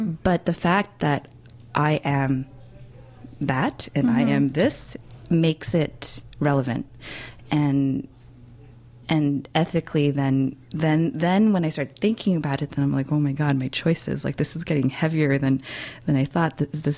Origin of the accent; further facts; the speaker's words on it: Canada; as Canadian, as like a first generation Canadian.